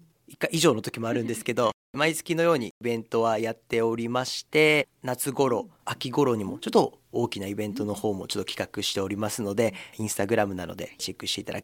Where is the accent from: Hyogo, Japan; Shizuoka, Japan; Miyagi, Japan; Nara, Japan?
Miyagi, Japan; Sendai; now in Fujisawa, Japan; 実は僕は宮城県の仙台市が出身でして、で7年ほど前に藤沢の方に移住してきました。